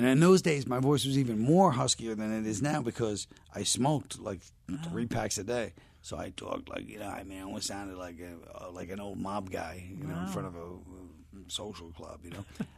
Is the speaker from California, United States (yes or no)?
no; Brooklyn, New York, United States; I grew up in Park Slope, which is a great neighborhood.